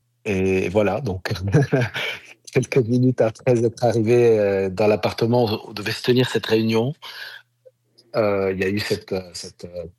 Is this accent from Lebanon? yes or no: yes; Lebanon; même si je suis Libanais